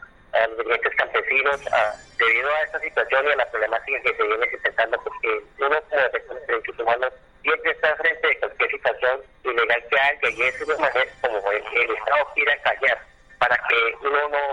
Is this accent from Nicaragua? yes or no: no; Colombia; nosotros como colombianos ya estamos cansados de la guerra.